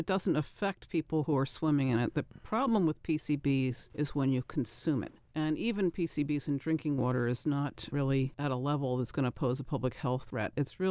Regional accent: Poughkeepsie, New York, United States; I grew up in Poughkeepsie. We get our drinking water in Poughkeepsie from the Hudson.

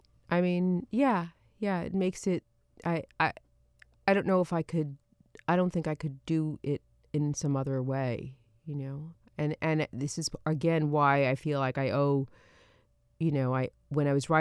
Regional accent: Brooklyn, New York, United States; even though I grew up there, I didn't grow up in Manhattan, I grew up in Brooklyn.

